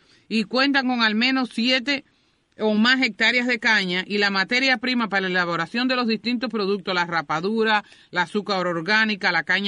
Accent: Cuba; yo creo que nosotros como cubanos debemos pensar

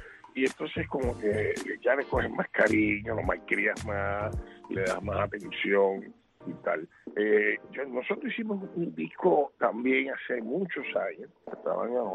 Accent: Cuba; moved away; yo me fui de Cuba.

